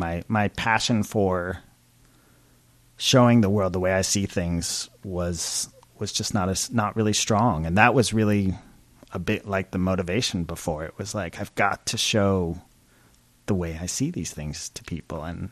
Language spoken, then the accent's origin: English; San Diego, California, United States; also born or lived in Long Island, United States / Chicago, United States; We moved to San Diego when I was really young, and then a couple years in Chicago, and then back to San Diego